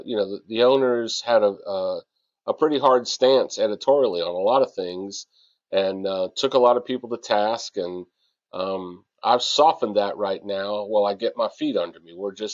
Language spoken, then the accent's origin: English; Columbus, Ohio, United States; now in Bowling Green, United States; love Bowling Green, even though I'm from Columbus, Ohio, and, you know, a military brat, you know, Bowling Green's home.